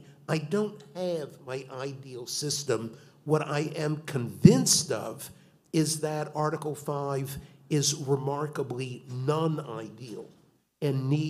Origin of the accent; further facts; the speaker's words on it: North Carolina, United States; My home state, North Carolina and Rhode Island, were not in the Union when George Washington was inaugurated